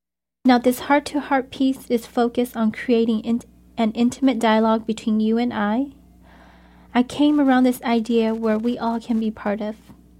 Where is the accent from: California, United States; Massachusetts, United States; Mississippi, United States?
California, United States; I am Hmong American. Hmong is spelled H-M-O-N-G, and the H is silent. I am a natural born citizen, a California native.